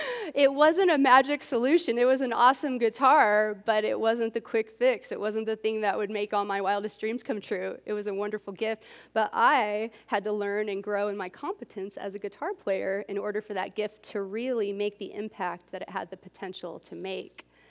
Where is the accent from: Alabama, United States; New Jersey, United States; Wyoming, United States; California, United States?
Wyoming, United States; Jackson Hole; And my parents and my family were from Jackson Hole, Wyoming.